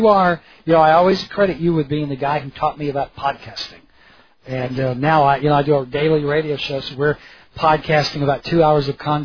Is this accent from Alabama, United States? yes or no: yes; Huntsville, Alabama, United States; we're having it right here in my hometown of Huntsville, Alabama.